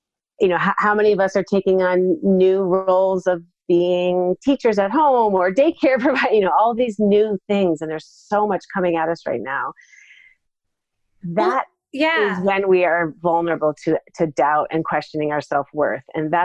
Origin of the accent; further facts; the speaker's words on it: Massachusetts, United States; I'm speaking to you from Western Mass today, which is actually where I grew up. It's my hometown, and over many years tried to escape the valley like many do and just couldn't leave, kept coming back.